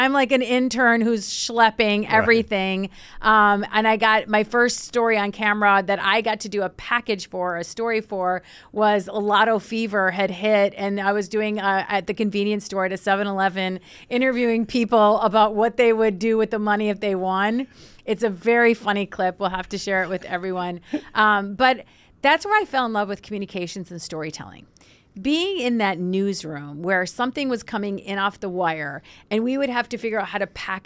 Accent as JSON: {"language": "English", "town": "Mankato", "region": "Minnesota", "country": "United States", "tie": "born or raised there", "also_born_or_lived": "Cairo, Egypt", "said": "it's a far cry from the 30,000 people in Mankato, my hometown. So it was a lot to get used to a big city"}